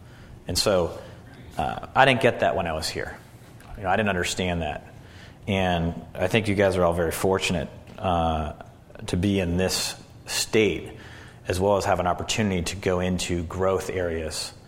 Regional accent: Minnesota, United States; I mean, I grew up in Minnesota, but a lot of your growing up is in college.

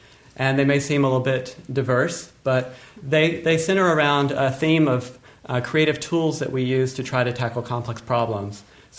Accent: Tennessee, United States; also born or lived in Boston; I grew up in Tennessee, where I learned to play the guitar and to sing, but something was missing in my life, and that's why I moved to Boston.

